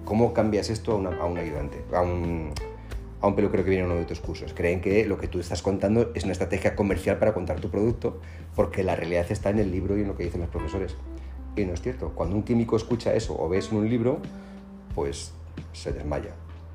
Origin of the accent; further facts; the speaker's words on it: Spain; He ido muchas veces y me siento casi tan escocés como español.